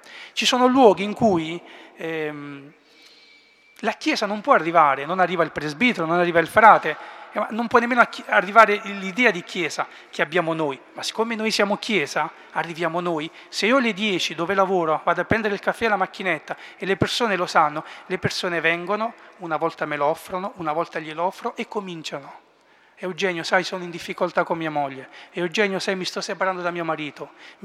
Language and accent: Italian; Apulia, Italy; moved away as an adult; now in Milan, Italy; L'accento si sente che non è proprio milanese, io sono pugliese, orgogliosamente pugliese, ma come tutti molti giovani pugliesi, ogni tanto si va al nord per lavorare e quindi vivo a Milano.